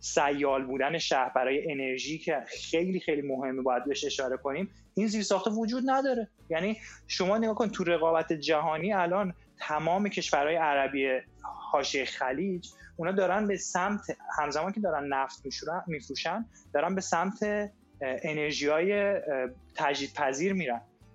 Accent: Isfahan, Iran; من خودم اصفهانیم آقا، من خودم اصفهانیم

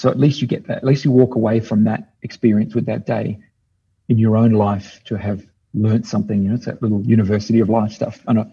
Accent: Australia; I'm like, oh, no, sorry. I'm a kid from Australia.

